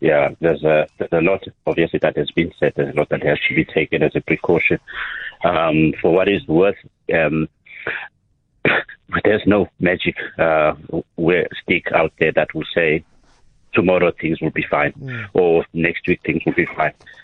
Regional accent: South Africa; We don't have to hide behind coronavirus not to be active as South African citizens.

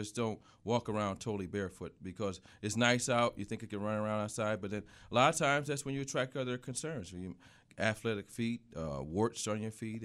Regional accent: Buffalo, New York, United States; I came back to Buffalo, and I've been here and blessed, and I'm from Buffalo, so that was the other reason why.

